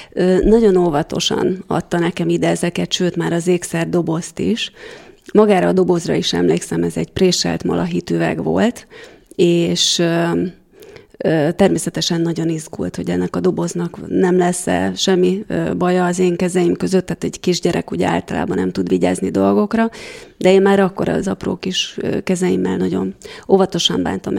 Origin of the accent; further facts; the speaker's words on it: Kecskemét, Bács-Kiskun, Hungary; én kecskeméti vagyok, és ez a nagymamám ráadásul egy tanyán élt